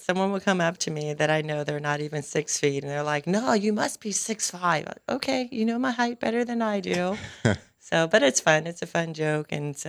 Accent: Baton Rouge, Louisiana, United States; But I found my home back here in my hometown, Baton Rouge.

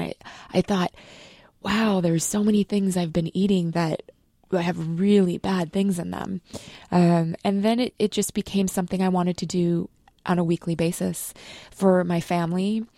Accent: Minnesota, United States; I grew up in Minnesota, and I didn't always have the best family food culture.

